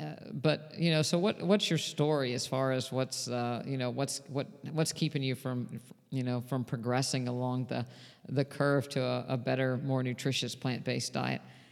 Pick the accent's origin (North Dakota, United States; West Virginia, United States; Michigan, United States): West Virginia, United States; I grew up in West Virginia